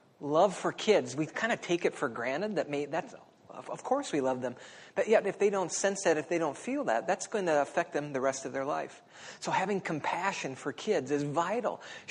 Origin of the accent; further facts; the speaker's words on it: Dawson, Minnesota, United States; I grew up in Dawson. State football champions, Dawson. But anyways, I grew up in Dawson.